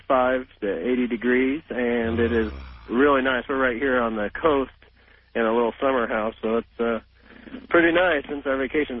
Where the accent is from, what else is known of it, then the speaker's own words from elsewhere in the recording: United States; And I listened to your show back when I'm home in the States, and I thought I'd give you a call when I got over here on vacation with my wife